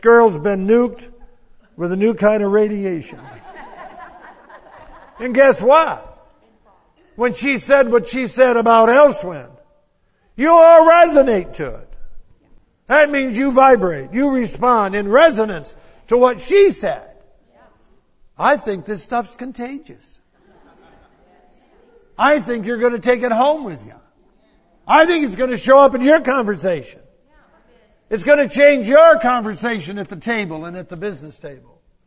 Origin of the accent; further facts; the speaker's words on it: Cleveland, Tennessee, United States; I'm from Cleveland, Tennessee. That's a place. A little bit like Ark City, a little non-important place.